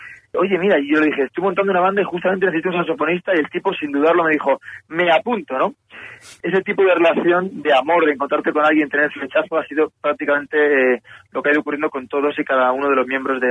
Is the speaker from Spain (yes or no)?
no; Boston, Massachusetts, United States; born there; Acabé mis estudios precisamente en la ciudad donde nací, que es en Boston.